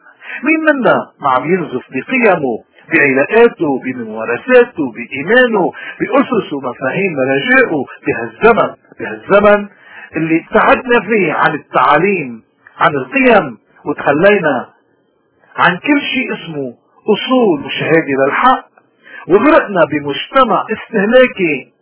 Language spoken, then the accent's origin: Arabic; Lebanon; نحن كلبنانية نحن اليوم عم نمر نحن وطننا ببيبي بنزف مستمر